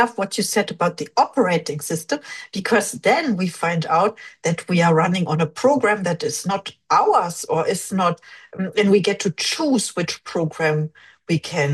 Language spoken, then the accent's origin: English; Germany; English is a second language; now in United States; I'm originally from Germany.